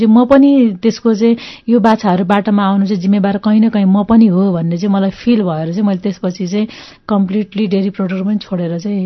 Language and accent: Nepali; Kusma, Gandaki Province, Nepal; also born or lived in Udayapur; मेरो बाल्यकाल चाहिँ मेरो चाहिँ कुस्मा र पर्वत दुइटा गरेर बित्यो, त्यसपछि चाहिँ अनि हामीहरू यता काठमाडौँ आयौँ